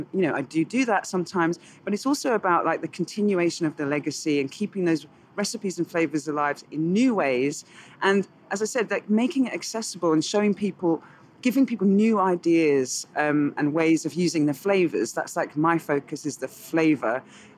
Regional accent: London, United Kingdom; I grew up in Southeast London, and I didn't have a very big Ghanaian family.

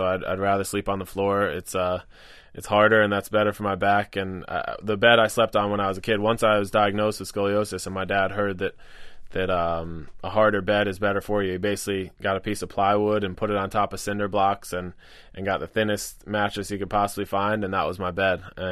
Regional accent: Fairfield, Connecticut, United States; also born or lived in Yonkers, New York; I grew up in Fairfield, Connecticut. I was born in Yonkers, but I moved to Connecticut when I was about 6 years old.

